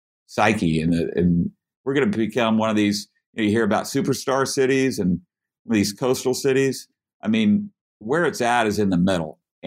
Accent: Oklahoma, United States; I'm from Oklahoma. I went to school at University of Oklahoma.

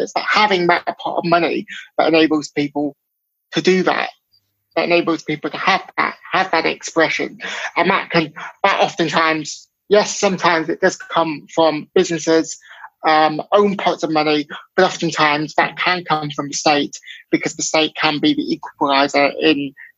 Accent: North West England, United Kingdom; I'm from North England, I'm from across borders from Liverpool.

